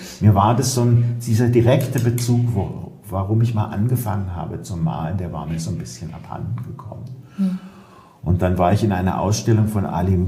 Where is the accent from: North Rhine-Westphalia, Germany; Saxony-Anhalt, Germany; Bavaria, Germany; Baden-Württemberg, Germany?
Baden-Württemberg, Germany; Stuttgart; in Stuttgart, wo ich groß geworden bin